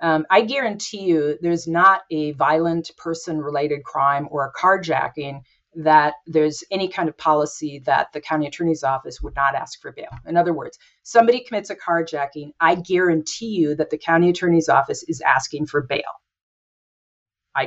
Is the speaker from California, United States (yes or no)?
no; New Ulm, Minnesota, United States; I grew up in New Ulm, and New Ulm had the New Ulm Journal